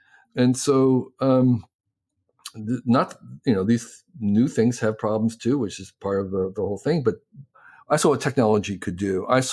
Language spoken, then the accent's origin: English; New Jersey, United States; there was a transparency that was uncommon for growing up in New Jersey, which was a sense of privacy being very, very different.